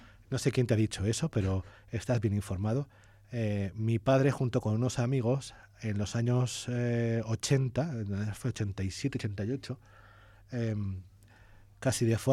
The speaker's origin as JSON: {"language": "Spanish", "town": "Elche", "region": "Valencian Community", "country": "Spain", "said": "Y yo digo, sí, soy de Elche."}